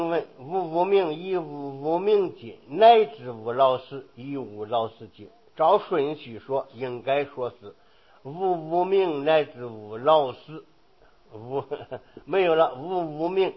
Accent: China; 我们中国人

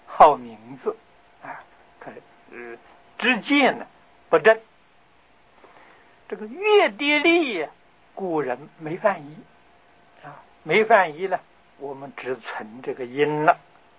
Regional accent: China; 这也是我们中国人自古以来啊就与大乘佛法的精神真正是不谋而合啊

